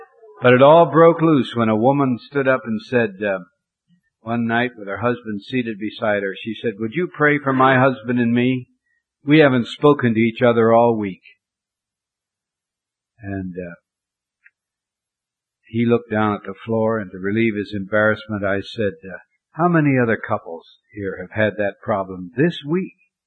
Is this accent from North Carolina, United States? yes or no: no; Montana, United States; I grew up in Montana where in the cold, cold winters, it was very, very difficult taking bath.